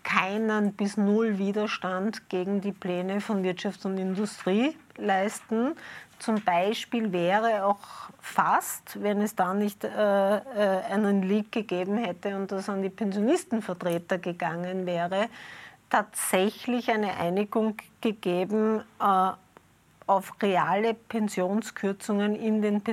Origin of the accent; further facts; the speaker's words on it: Vienna, Austria; jetzt als Wienerin traue ich mich das echt einzuschätzen